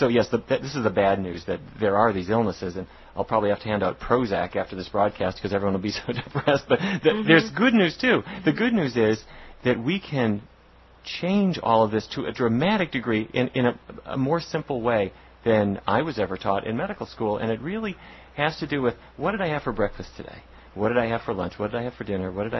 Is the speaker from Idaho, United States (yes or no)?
no; Fargo, North Dakota, United States; I grew up in Fargo, North Dakota. I come from a cattle ranching family.